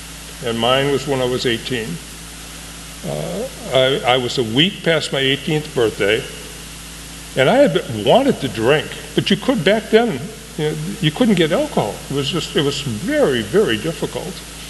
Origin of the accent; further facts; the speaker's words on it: Minneapolis, Minnesota, United States; I grew up in South Minneapolis. I'm the oldest of six boys. It was a Irish blue-collar, working-class Irish Catholic family.